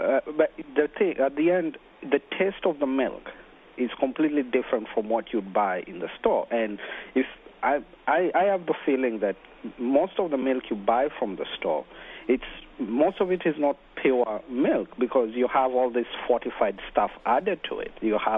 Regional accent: Kenya; born or raised there

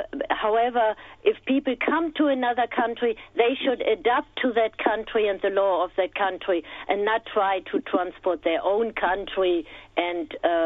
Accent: Germany; moved away as an adult; now in United States; I've lived here for 45 years. I grew up in Germany, in East Germany.

